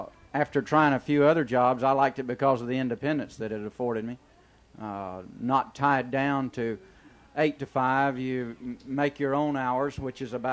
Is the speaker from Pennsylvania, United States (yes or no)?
no; Florida, United States; also born or lived in Georgia; I was born in Georgia, and we moved to Florida shortly after. And my dad fished, and I got into it at an early age.